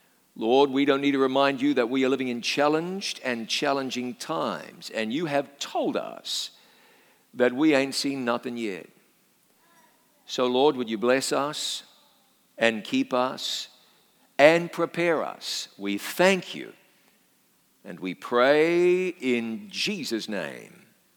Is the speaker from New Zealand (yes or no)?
yes; New Zealand; A biological male from my home country of New Zealand